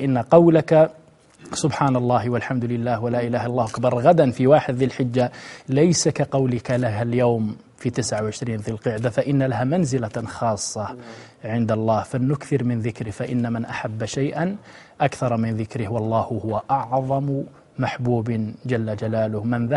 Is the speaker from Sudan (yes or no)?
no; Jordan; أنا جاي من الأردن، أرض النشامة يا شيخ.